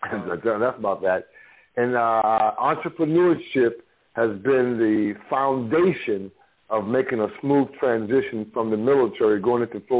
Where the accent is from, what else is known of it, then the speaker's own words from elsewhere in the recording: Bronx, New York, United States; I'm from the Bronx, New York, raised up poor, mom, seven kids on welfare.